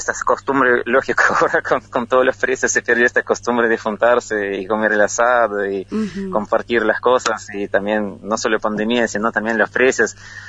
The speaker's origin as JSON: {"language": "Spanish", "country": "Ukraine", "tie": "born or raised there", "moved": "as an adult", "lives_now": "Argentina", "said": "cuando me vine de Ucrania, sí, yo soy de Ucrania, nací allá, estudié allá, me recibí allá y bueno, fui a probar la suerte, como se dice, a otro lugar, fui para Argentina"}